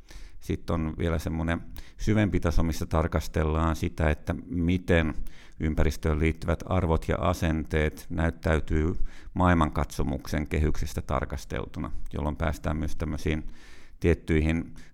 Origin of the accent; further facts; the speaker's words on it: Kärkölä, Päijät-Häme, Finland; Mä oon kasvanut Kärkölä-nimisessä paikkakunnassa tuossa Riihimäen ja Lahden puolessa välissä, tosin suku on sitten Etelä-Karjalasta.